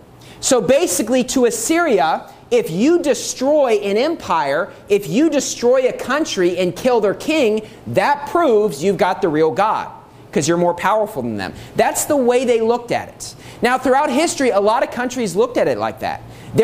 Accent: United States; Obviously, I'm from the United States. There's plenty of good people, good churches, soul winners, people we love in the U.S.

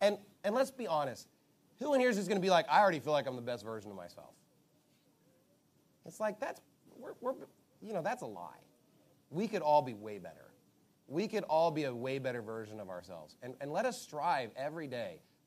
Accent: Texas, United States; We're going to embrace the fact that, you know what, we are Texan and we're Christian and we're Baptist and we're steadfast.

